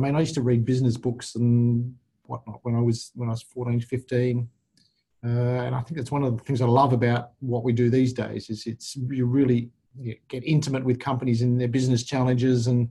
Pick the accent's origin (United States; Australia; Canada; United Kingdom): Australia; Perth, Western Australia; He started a business called Tom's Tyres. I'm from Perth.